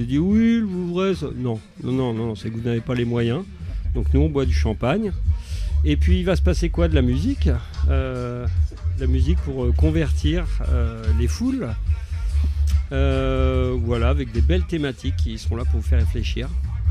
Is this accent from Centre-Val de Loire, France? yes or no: yes; Saint-Pierre-des-Corps, Centre-Val de Loire, France; Parce que déjà on est de Saint-Pierre-des-Corps